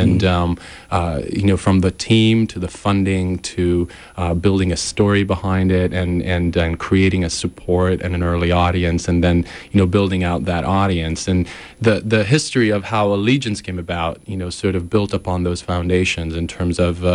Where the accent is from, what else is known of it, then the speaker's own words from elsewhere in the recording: Milan, Lombardy, Italy; English is a second language; moved away as an adult; also born or lived in Austin, United States; I was born in Italy, where I grew up in Italy. And I didn't move to the United States until I was 21, and primarily to go to school. I moved to Texas, which was a big change from Milan, where I grew up, to Austin, Texas